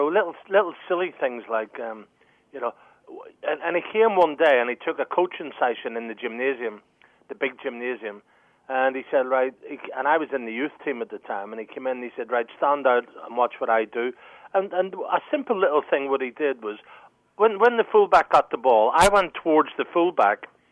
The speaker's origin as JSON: {"language": "English", "town": "Belfast", "region": "Northern Ireland", "country": "United Kingdom", "tie": "born there", "said": "I was born in the Shankill Road area of Belfast."}